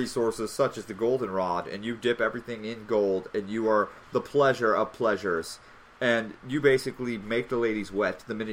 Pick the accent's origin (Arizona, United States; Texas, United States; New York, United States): Arizona, United States; You said New Mexico. That's pretty close to my hometown in Arizona.